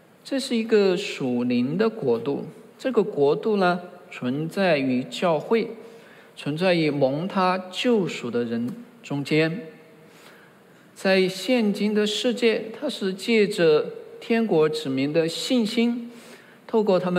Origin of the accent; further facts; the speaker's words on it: China; 我们中国人虽然告别君王好久了，但是依然深知他们如何对待事物。